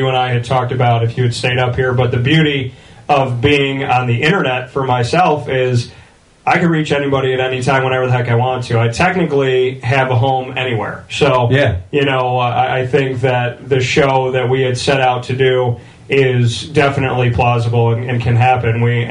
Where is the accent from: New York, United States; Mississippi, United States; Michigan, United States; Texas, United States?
New York, United States; Syracuse; I somehow went to Scranton, Syracuse, Orlando, Syracuse. So I seem to keep bouncing back to my hometown.